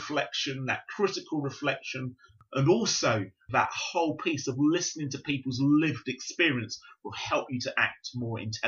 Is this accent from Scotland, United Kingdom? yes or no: no; Purley, London, United Kingdom; accent: Londonish; also born or lived in Yorkshire; now in Birmingham, United Kingdom; I was born much more kind of in the suburbs, just outside South London in a place called Purley, which actually is rather posh. I'm of Jamaican parentage, but my parents came to the UK in the 50s. And I came along in the 60s, and so I have a Londonish accent.